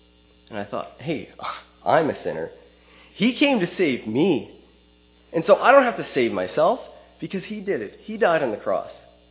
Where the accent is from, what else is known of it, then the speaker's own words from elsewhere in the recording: Halifax, Nova Scotia, Canada; I'm from Halifax, Nova Scotia.